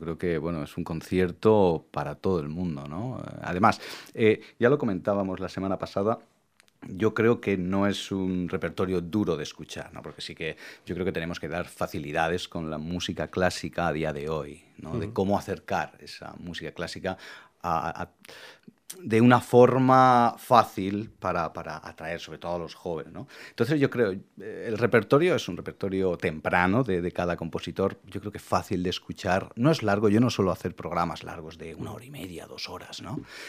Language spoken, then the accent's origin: Spanish; Petrel, Valencian Community, Spain; now in Alicante, Spain; yo soy de Petrel, aunque llevo ya 3 años viviendo en Alicante